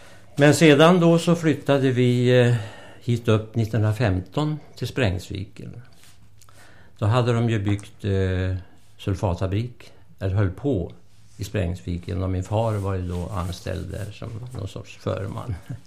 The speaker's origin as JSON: {"language": "Swedish", "town": "Gustavsfors", "region": "Västra Götaland County", "country": "Sweden", "tie": "born there", "said": "Jag är född i Dalsland, en plats som heter Gustavsfors."}